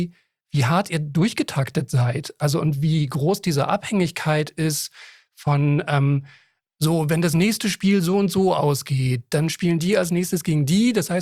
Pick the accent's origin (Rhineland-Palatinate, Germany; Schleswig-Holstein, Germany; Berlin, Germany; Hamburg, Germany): Berlin, Germany; Sagen wir so, mir als gebürtigen Berliner ist sowieso alles, was nicht Berlin ist, ist also Westdeutschland. Weißt du alles? So, ich bin wirklich noch zu Mauerzeiten geboren und als Westberliner kennt man eigentlich nur Berlin und Westdeutschland.